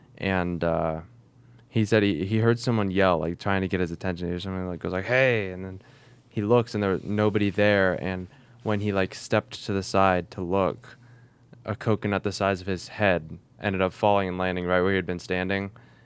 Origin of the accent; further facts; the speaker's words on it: Newton Falls, Ohio, United States; I grew up in Newton Falls. That's where I was born. I'm 17 years old.